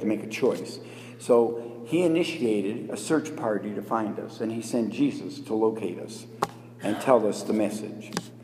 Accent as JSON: {"language": "English", "town": "Regina", "region": "Saskatchewan", "country": "Canada", "said": "You know, I'm from Regina, Saskatchewan."}